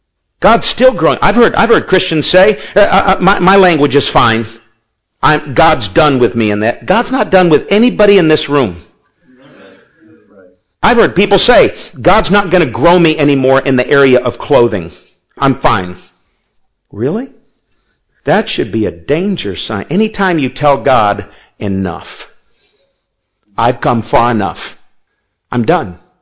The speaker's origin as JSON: {"language": "English", "country": "United States", "said": "I'm glad I'm an American, okay?"}